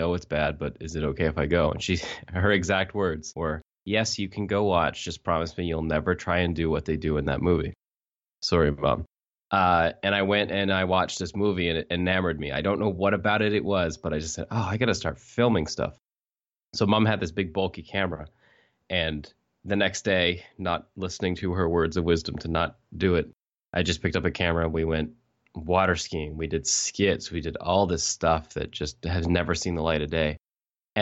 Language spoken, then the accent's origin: English; Shelburne, Nova Scotia, Canada; Shelburne County area, I've lived in every little spot. So Woods Harbor, Clark's Harbor, Barrington. So just if anybody asked, it's Shelburne County is my hometown.